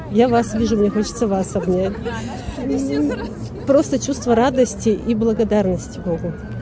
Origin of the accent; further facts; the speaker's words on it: Yekaterinburg, Sverdlovsk Oblast, Russia; Город Екатеринбург. Приход Свято-Троицкий.